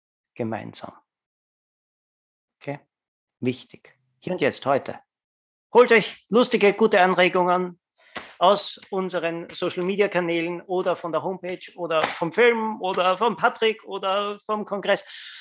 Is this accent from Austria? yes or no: yes; Austria; da, wo ich wohne, ich bin ja ein Österreicher, da ist ja vieles noch wie früher